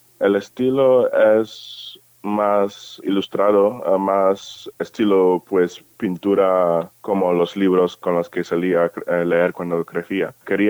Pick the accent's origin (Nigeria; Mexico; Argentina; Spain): Nigeria; O sea, soy nigeriano y es lo que diría en medio de los casos